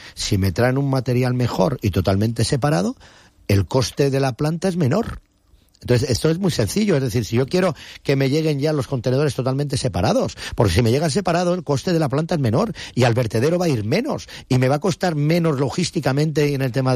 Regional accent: Benidorm, Valencian Community, Spain; el primero que lo digo soy yo, que soy de Benidorm

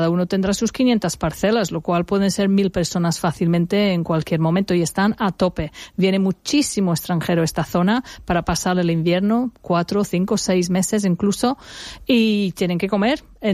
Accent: England, United Kingdom; Spanish is a second language; now in Spain; pero yo como soy inglesa veo cómo han llegado cosas de América a Gran Bretaña y de Gran Bretaña luego los veo venir aquí

